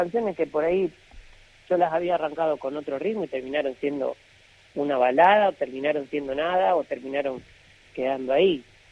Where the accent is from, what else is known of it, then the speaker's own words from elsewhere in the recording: Argentina; soy argentino y mis padres siempre me inculcaron el folclore